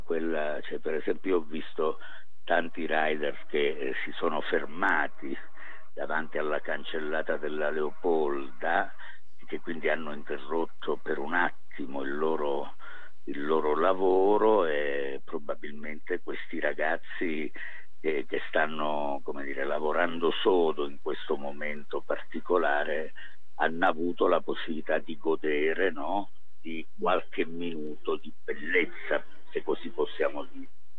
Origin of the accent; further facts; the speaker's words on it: Calabria, Italy; moved away as an adult; now in Florence, Italy; Io, sai, ho vissuto 18 anni in Calabria e 45 a Firenze, quindi devo capire qual è davvero la mia terra, no?